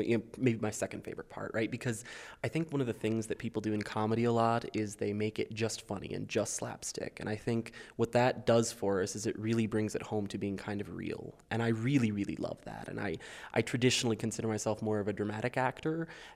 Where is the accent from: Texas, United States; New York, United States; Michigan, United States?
Michigan, United States; Midland; now in Lansing, United States; I used to do a lot of theater up where I grew up in Midland, Michigan. And I came down here about 3 years ago for work, got a job right out of college, thankfully.